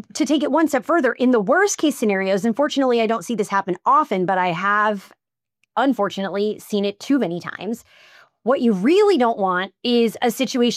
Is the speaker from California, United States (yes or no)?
no; Missouri, United States; Missouri law, I'm from Missouri. That's why I know so much of this stuff. I'm not licensed to practice law there, but I grew up there.